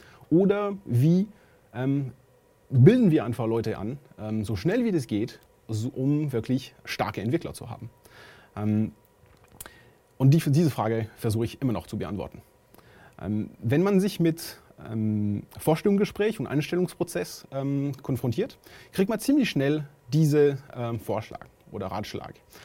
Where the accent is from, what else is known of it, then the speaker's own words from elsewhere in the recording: France; German is a second language; also born or lived in United States; now in Germany; habe ich vorhin gesagt. Ich komme aus Frankreich, habe ich ein bisschen in Amerika gearbeitet und jetzt in Deutschland.